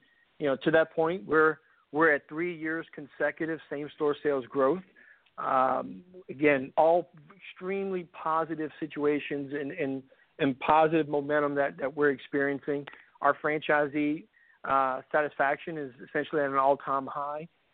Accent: Metairie, Louisiana, United States; I grew up here in the local market. I grew up in Metairie, Louisiana.

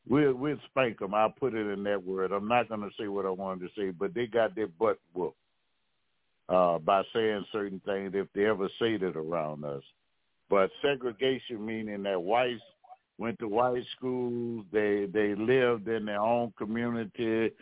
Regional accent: Louisiana, United States; I'm from Louisiana, so when I speak on these terms, I'm saying something.

